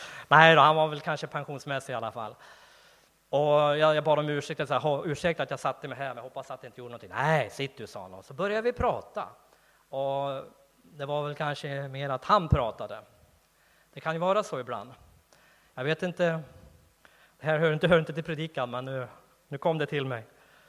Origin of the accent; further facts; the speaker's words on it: Undrom, Västernorrland County, Sweden; Han var från Motala och jag var från Undrom.